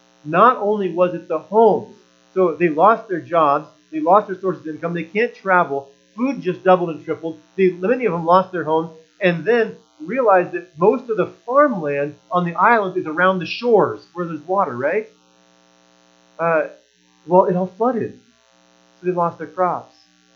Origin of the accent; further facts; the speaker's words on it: Oregon, United States; it wasn't like in America where, well, I'm from Oregon.